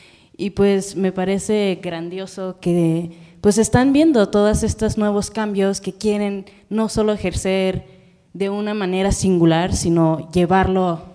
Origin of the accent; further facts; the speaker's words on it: Venezuela; no soy de acá, soy venezolana